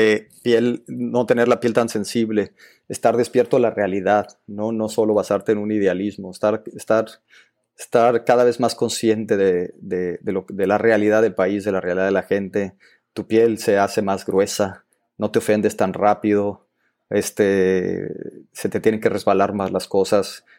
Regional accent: Agua Prieta, Sonora, Mexico; Vengo de un pueblo de Sonora que se llama Agua Prieta, Sonora, que está en el norte, es frontera.

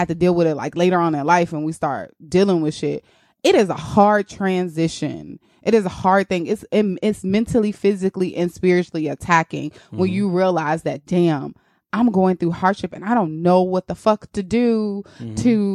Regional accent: St. Louis, Missouri, United States; who is a phenomenal choreographer in St. Louis, Missouri, back home in my Anthony Red Williams in my hometown.

